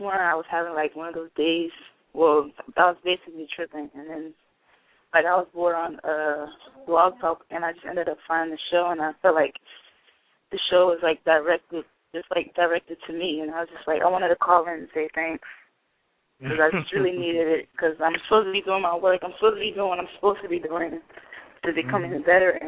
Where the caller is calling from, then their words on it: Philadelphia, Pennsylvania, United States; from Philadelphia.